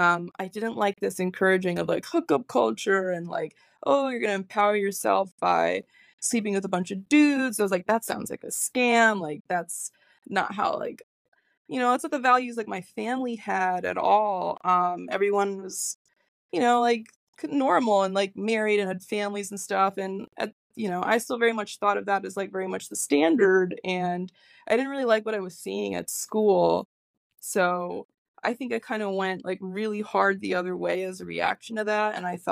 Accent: Midwest, United States; I'm from the Midwest.

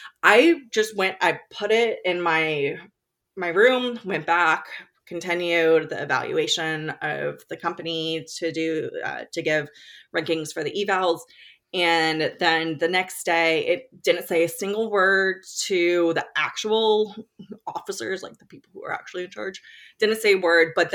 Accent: Florida, United States; I grew up in Florida, and we would eat lunch outside

